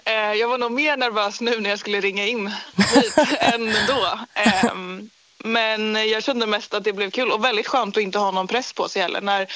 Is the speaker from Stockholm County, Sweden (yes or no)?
yes; Stockholm, Stockholm County, Sweden; Jag är 22 år och jag kommer från Stockholm.